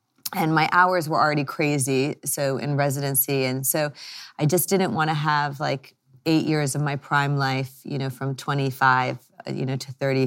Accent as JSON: {"language": "English", "region": "Maryland", "country": "United States", "tie": "born or raised there", "also_born_or_lived": "Washington, D.C.", "moved": "as an adult", "lives_now": "United Kingdom", "said": "I grew up in America. So I grew up in Maryland, and then I went to school in D.C. I was at Georgetown. And then I did my training at GW, which is still in D.C., and I even started private practice there. And then I moved to the UK"}